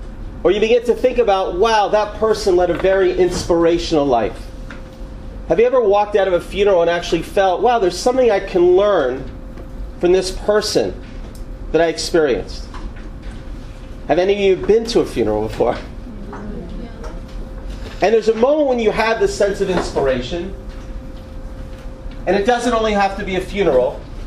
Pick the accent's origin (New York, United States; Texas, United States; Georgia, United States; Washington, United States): Georgia, United States; Atlanta; When I was growing up in Atlanta, in a positive way, I didn't have on my wall, how many of you are from Atlanta?